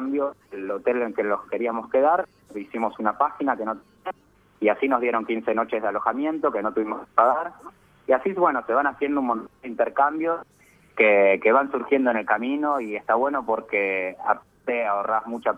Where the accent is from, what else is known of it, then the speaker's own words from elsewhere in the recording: Buenos Aires, Argentina; moved away as an adult; now in New Zealand; Nosotros somos los dos de Buenos Aires.